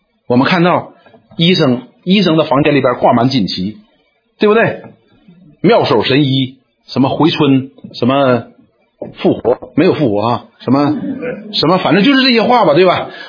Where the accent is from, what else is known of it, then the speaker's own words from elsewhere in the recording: Northeast China, China; 大概好像我们东北人叫大妖母